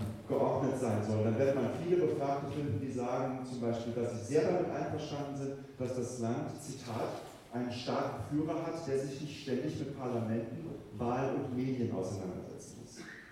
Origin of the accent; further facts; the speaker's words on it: West Germany, Germany; in meinem Heimatland, in Westdeutschland, in Deutschland